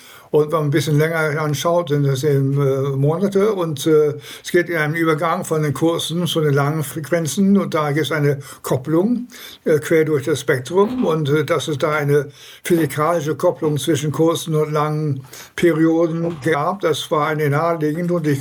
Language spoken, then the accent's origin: German; Welwyn Garden City, East of England, United Kingdom; Und ich bin ja in England aufgewachsen und insofern bin ich gewohnt, so ein bisschen zu wechseln.